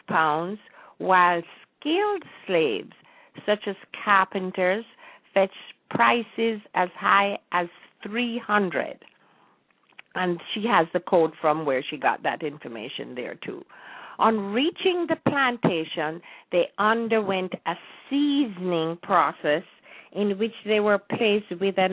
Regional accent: Jamaica; now in United States; I realized that there was a lot of difference between the culture I was born and raised in as a Jamaican and the American society

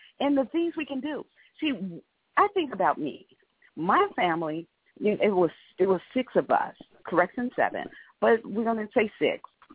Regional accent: Chicago, Illinois, United States; But being here in Illinois, and I am an Illinoisan, and I'm a Chicagoan, and I love my city, I love my state

